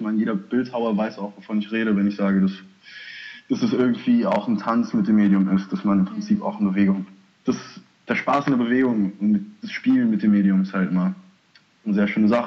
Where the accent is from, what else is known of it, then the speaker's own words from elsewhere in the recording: Haiti; German is a second language; now in Germany; Ich komme ursprünglich aus Haiti. Bin seit 2005 in Deutschland und studiere inzwischen an der HfG in Offenbach.